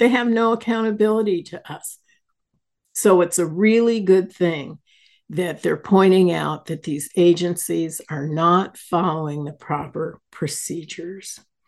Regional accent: California, United States; Oh, my home state, my birth state. It embarrasses me.

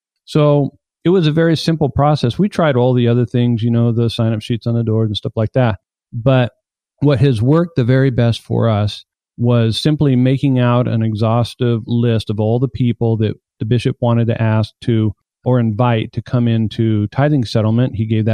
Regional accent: Houston, Texas, United States; I'm from Houston, Texas.

